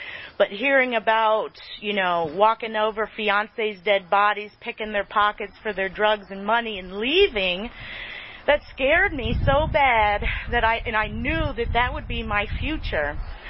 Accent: Lock Haven, Pennsylvania, United States; So qualifying myself, I grew up in Lock Haven. It's my favorite statement. Grew up in Lock Haven, and my family was a really good family.

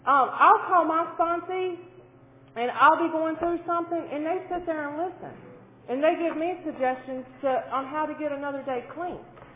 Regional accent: Mississippi, United States; I came from Mississippi, okay, to Pennsylvania, an addict.

